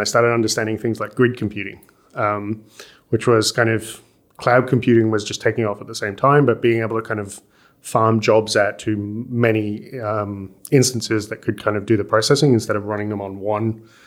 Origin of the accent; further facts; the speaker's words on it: Coventry, West Midlands, United Kingdom; where I grew up in Coventry in the UK, it's a nice city. It's kind of known for its universities these days. It's where like Jaguar Motors came from. It's a bit rough around the edges. But like it's an okay kind of UK city in the middle kind of thing.